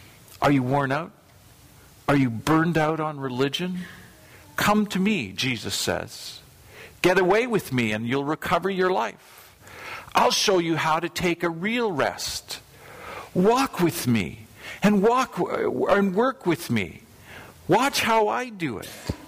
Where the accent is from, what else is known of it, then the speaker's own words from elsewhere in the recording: Calgary, Alberta, Canada; When I grew up in Calgary, we had a paper.